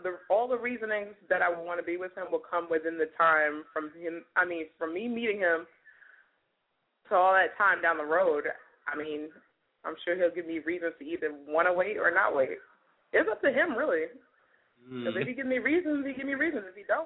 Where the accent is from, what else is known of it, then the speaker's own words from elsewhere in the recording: Chicago, Illinois, United States; Yeah. I'm originally from Chicago.